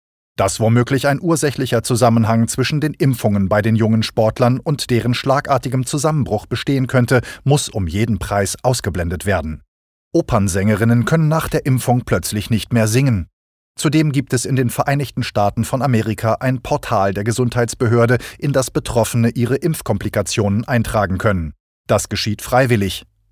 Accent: Schleswig-Holstein, Germany; schauen wir uns die regierungsoffiziellen Zahlen für mein Heimatbundesland Schleswig-Holstein einmal entspannt an.

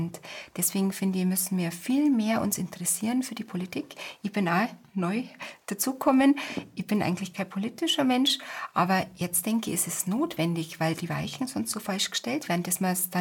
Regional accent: Munich, Bavaria, Germany; Ich bin ein Münchner Kindl, ja.

